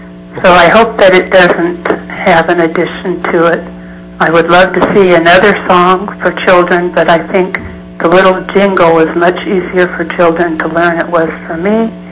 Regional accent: Kodiak, Alaska, United States; I'm a long-time Alaskan. I've been up here since the end of 1952, and I'm from Kodiak

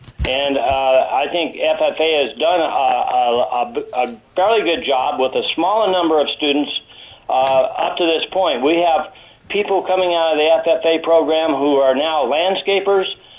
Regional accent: Seward, Alaska, United States; born there; I was born in Seward in 1948. I'm 62 years old now

